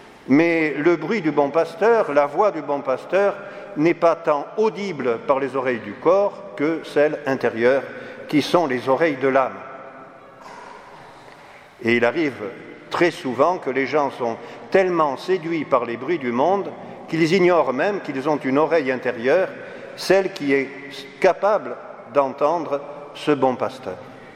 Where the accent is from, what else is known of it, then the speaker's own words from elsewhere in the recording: Occitanie, France; chez moi, en Haute-Garonne